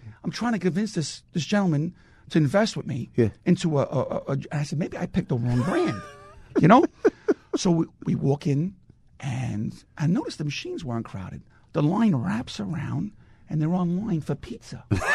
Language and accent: English; Brooklyn, New York, United States; I grew up in Brooklyn.